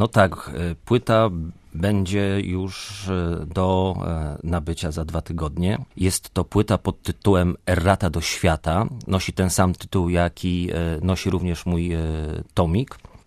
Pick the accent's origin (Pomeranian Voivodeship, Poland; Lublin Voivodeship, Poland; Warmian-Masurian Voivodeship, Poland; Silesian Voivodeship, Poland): Pomeranian Voivodeship, Poland; Gdańsk; moved away as an adult; also born or lived in London; Urodziłem się w Gdańsku, spędziłem w Trójmieście 30 lat, później wyjechałem na 7 lat do Londynu.